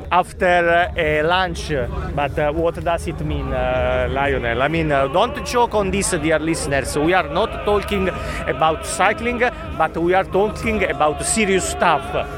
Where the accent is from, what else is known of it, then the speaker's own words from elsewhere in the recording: Naples, Campania, Italy; I eat pizza only in Naples, only in my hometown, because in my opinion, nowhere in the world I can find.